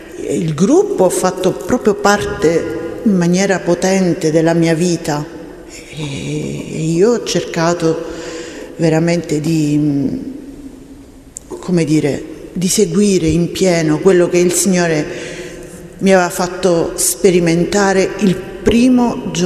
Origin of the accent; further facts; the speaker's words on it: Basilicata, Italy; siccome io vengo dalla Basilicata, come le Lucane